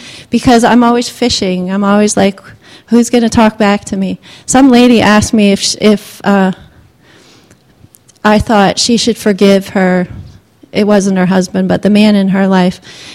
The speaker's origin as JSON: {"language": "English", "country": "Nigeria", "tie": "born or raised there", "also_born_or_lived": "United States"}